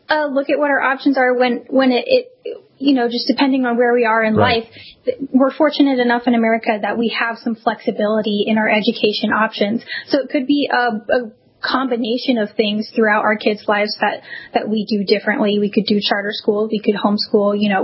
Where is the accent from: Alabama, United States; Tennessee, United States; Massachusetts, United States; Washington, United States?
Washington, United States; Seattle; I grew up in the Puget Sound area, so I grew up near Seattle, and it is a beautiful place.